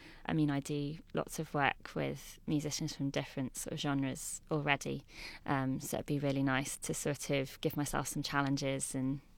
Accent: West Midlands, United Kingdom; in Shropshire, it's, you know, it's not like growing up in London where you have loads of things around you all the time.

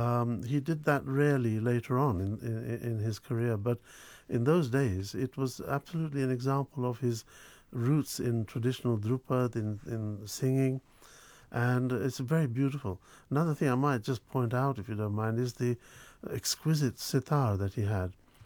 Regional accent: England, United Kingdom; I grew up in England in the 50s

